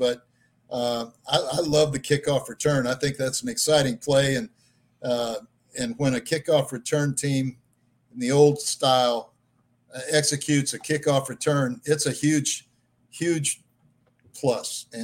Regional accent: Iowa, United States; But I grew up in Iowa on a cattle and hog farm, so we had our own steaks that we butchered ourselves.

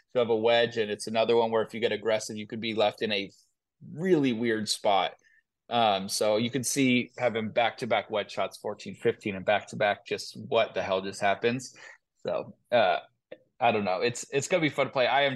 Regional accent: Los Angeles, California, United States; I remember when the dates got released and it was going to be in LA. I just remember saying I have to be qualified for that because I want to play like a championship, true championship in my hometown.

